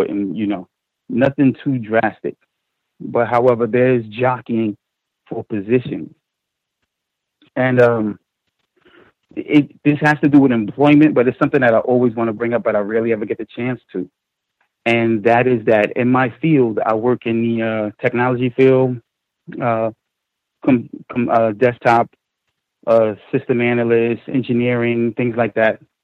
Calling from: New York, United States; I'm calling from New York.

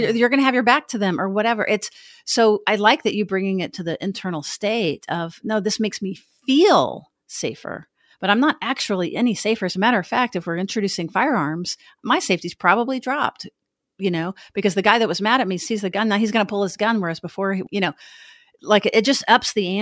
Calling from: Texas, United States; We're recording from Texas

